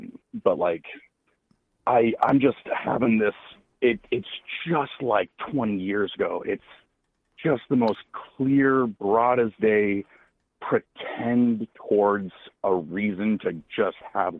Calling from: Evergreen, Washington, United States; I'm from Evergreen, Washington State. Lovely area. First time caller, long time listener.

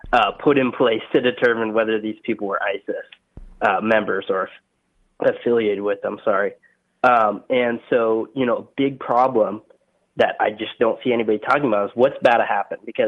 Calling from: Los Angeles, California, United States; from Los Angeles

